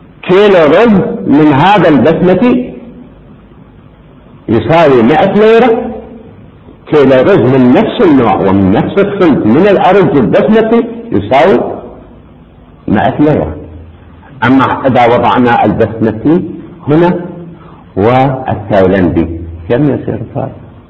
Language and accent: Arabic; Iraq; عندنا في العراق الحنطة الكردية، الحنطة الكربلائية، الحنطة البغدادية، لها أنواع